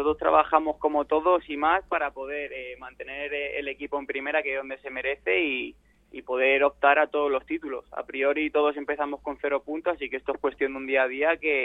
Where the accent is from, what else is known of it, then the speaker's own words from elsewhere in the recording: Torrejón de Ardoz, Community of Madrid, Spain; y encima en mi pueblo, ahí en Torrejón de Ardoz, que pueda asistir toda mi gente